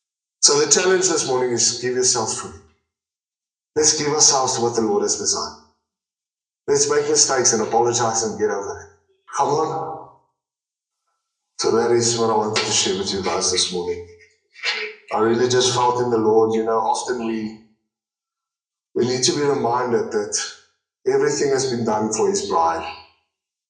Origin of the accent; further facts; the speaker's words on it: South Africa; I'm from South Africa. It's a different continent.